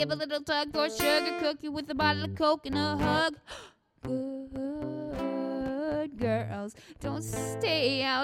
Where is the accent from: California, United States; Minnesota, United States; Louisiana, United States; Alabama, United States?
Minnesota, United States; also born or lived in South Korea; Well, I was adopted from South Korea, and then when I was a wee bitty bitty baby, I came to Minnesota.